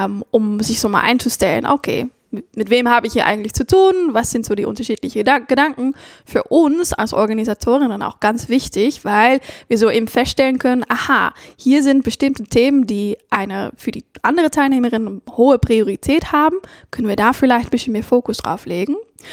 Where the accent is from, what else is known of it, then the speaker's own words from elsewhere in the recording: Netherlands; Und ich natürlich spezifisch noch als Niederländerin